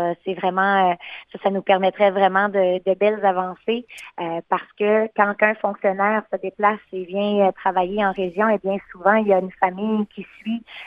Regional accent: Quebec, Canada; chez nous en Gaspésie

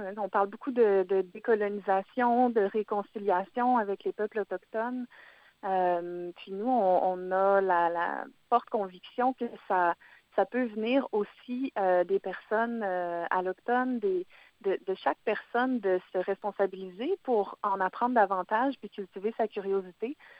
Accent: Quebec, Canada; Moi, je viens de l'Estrie, puis il y a des choses qui résonnaient avec ce que moi, j'ai pu vivre dans mon enfance.

